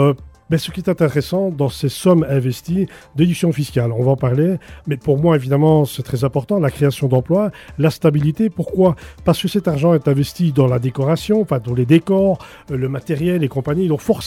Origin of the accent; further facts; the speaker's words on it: Belgium; On est Belge, évidemment, c'est comme ça.